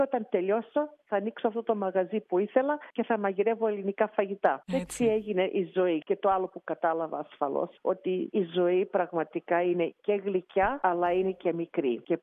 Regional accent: Thessaly, Greece; επειδή είμαι και από τη Θεσσαλία και η μαμά μου έφτιαχνε τις ωραιότερες πίτες.

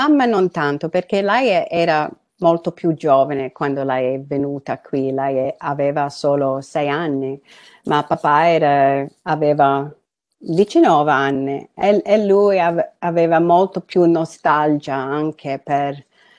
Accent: Horsham, Victoria, Australia; Italian is a second language; quando sono cresciuta a Horsham, io non volevo affatto essere italiana.

